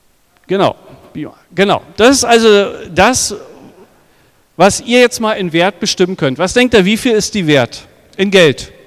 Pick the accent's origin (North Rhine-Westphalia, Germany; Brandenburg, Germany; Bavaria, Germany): Brandenburg, Germany; accent: Brandenburg German; now in Dresden, Germany; wenn ich in Dresden noch predige, dann wird mir immer wieder gesagt, dass ich ganz schön doll noch Brandenburger Deutsch rede. Ich komme aus Dresden, dort aus der Jesusgemeinde Dresden.